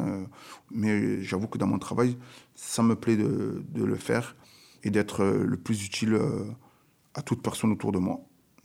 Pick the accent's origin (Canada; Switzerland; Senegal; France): France; Occitanie; Donc oui, je suis habitant du quartier. J'ai grandi dans la Bagatelle depuis tout petit.